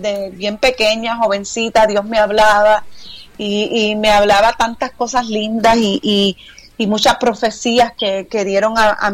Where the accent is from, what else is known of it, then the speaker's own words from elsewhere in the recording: Puerto Rico; moved away as an adult; now in United States; tuve que hacer esa transición de mudarme de mi isla de Puerto Rico, 27 años en Puerto Rico viviendo, y ya llevo 15 años acá.